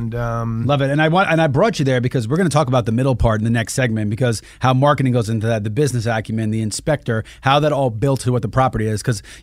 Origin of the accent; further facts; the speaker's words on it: New York City, New York, United States; So I grew up in New York City, and my parents lived in Long Island